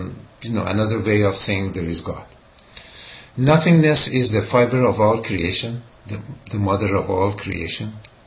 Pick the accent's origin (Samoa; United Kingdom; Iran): Iran; first language Persian; English is a second language; Shafa means miraculous healing in my native language, Farsi, Iranian, and is not an ancient healing method.